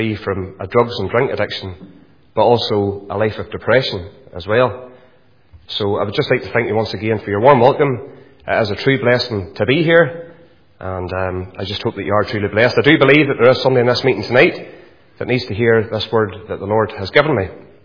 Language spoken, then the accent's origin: English; Randallstown, Northern Ireland, United Kingdom; As a young boy, I was brought up in Randallstown Free Presbyterian Church. I went along with my granny and granda for years.